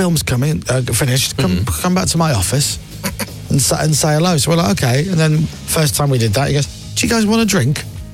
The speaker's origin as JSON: {"language": "English", "town": "Leeds", "region": "Yorkshire and the Humber", "country": "United Kingdom", "tie": "born or raised there", "also_born_or_lived": "Luxembourg", "moved": "as an adult", "said": "I was raised in Leeds."}